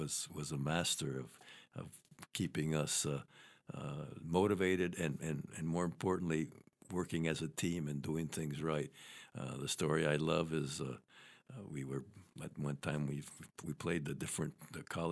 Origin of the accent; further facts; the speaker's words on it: Saranac Lake, New York, United States; as I mentioned, I grew up in Saranac Lake, 6 miles away.